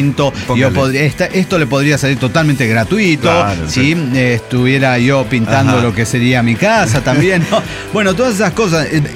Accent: Santa Úrsula Coapa, Mexico City, Mexico; Yo viví toda mi infancia en Santa Úrsula, Coapa, justo a unos minutos nada más caminando del Estadio Azteca.

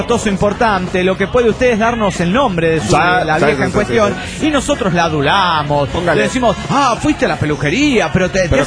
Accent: Culiacán, Sinaloa, Mexico; de Culiacán, Sinaloa, México.

